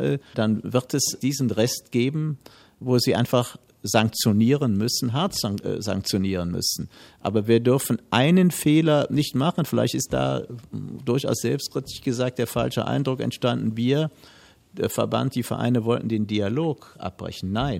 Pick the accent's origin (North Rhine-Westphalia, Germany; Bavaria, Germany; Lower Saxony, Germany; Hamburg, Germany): North Rhine-Westphalia, Germany; Düsseldorf; in Städten wie Frankfurt und Düsseldorf, wo ich herkomme